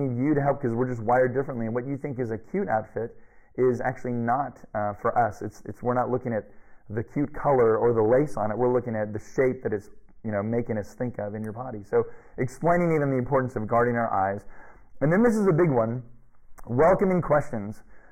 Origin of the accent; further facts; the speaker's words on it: California, United States; It's funny, I'm from Southern California, we were out actually in Hollywood visiting family